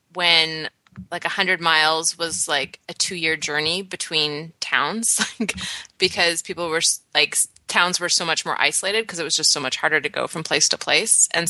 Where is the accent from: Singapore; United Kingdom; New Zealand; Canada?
Canada; We're Canadian. What can I say?